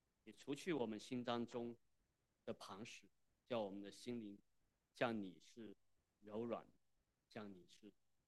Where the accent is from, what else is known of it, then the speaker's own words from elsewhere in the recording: Wenzhou, Zhejiang, China; 你知道我们温州人都是很有门路的，但是呢，我老家，我外公那个村子里头有个表姐困在了吉林